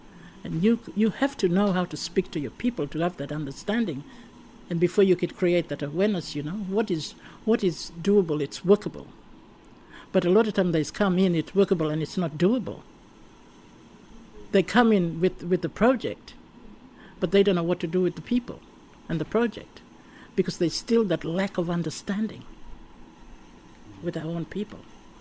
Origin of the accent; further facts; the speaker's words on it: Yama, Queensland, Australia; also born or lived in Noongar country; now in Torres Strait, Australia; I'm a native traditional Torres Strait Islander woman. I'm from Yama, Kulkalgal Nations, and I've worked for government for over 40 years. Lived in Noongar, Bujia, Yama, Jiwangai country for over 40 years, and now I'm back home in the Torres Strait